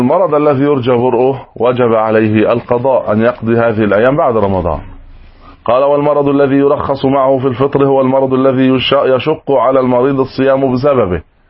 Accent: Egypt; عندنا في مصر صاع الطعام تقريبا 3 كيلو

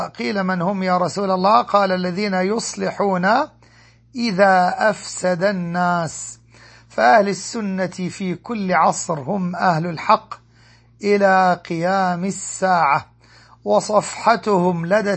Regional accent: Egypt; وأن يحفظ بلادنا مصر من كل مكروه وسوء

